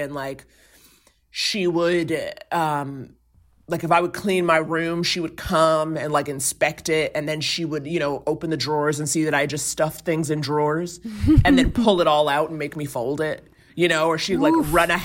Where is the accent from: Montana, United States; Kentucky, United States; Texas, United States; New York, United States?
New York, United States; New York City; I grew up in Harlem, but I went to private school in the Upper East Side, like a very, you know, rich hoity-toity situation.